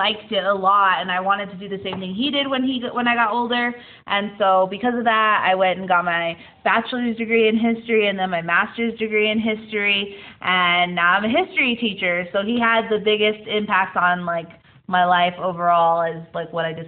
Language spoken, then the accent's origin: English; Gallup, New Mexico, United States; also born or lived in Albuquerque; I was born and raised right here in Gallup, New Mexico. Went to Gallup High, went to Gallup Middle School, went to Red Rock Elementary School.